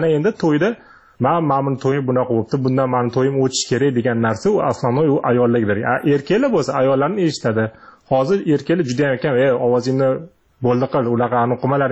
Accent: Tashkent, Uzbekistan; now in Moscow, Russia; O'zim shaxsan Toshkent shahridanman. Toshkentlikman

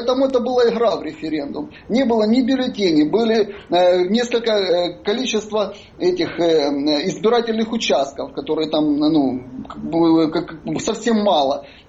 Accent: Donetsk, Donetsk Oblast, Ukraine; я житель Донецка, я родился в Донецке, вырос в Донецке

